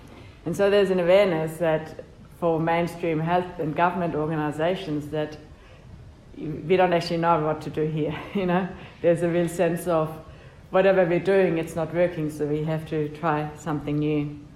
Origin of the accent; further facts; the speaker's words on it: Munich, Bavaria, Germany; So I grew up in Munich, and I was a Catholic altar girl.